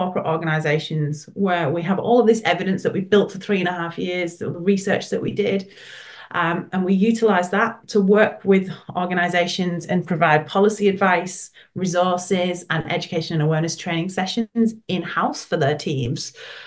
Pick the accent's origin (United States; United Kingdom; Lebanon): United Kingdom; England; now in Australia; because I'm clearly English and said that the wrong way.